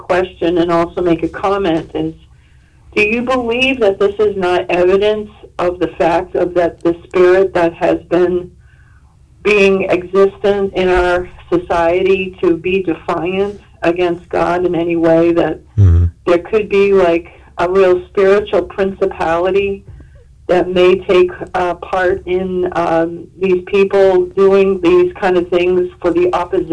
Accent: New England, United States; I'm from the New England area, and I have a lot of family up in there

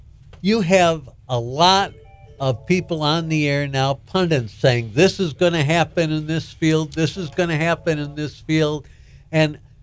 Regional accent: Milwaukee, Wisconsin, United States; as many of you know, I'm from Milwaukee originally.

